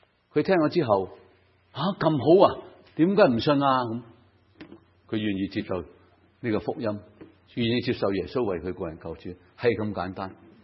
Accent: Guangdong, China; 我们广东人说去搵食

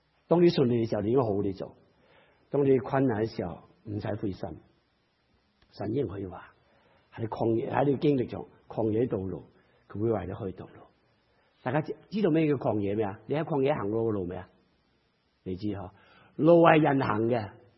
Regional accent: China; now in Hong Kong; 因为我屋企住喺山区嗰度客家的地方。

